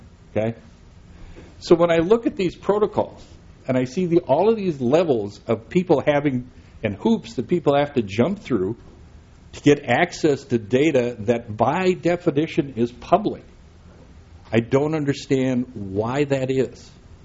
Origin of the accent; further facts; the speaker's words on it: Montana, United States; We have some terminology that I learned growing up in Montana that I cannot use in polite settings.